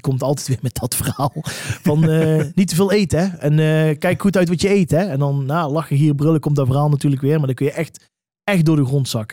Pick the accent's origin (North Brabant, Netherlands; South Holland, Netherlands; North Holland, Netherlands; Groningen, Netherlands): North Brabant, Netherlands; Eindhoven; Ik kom uit Eindhoven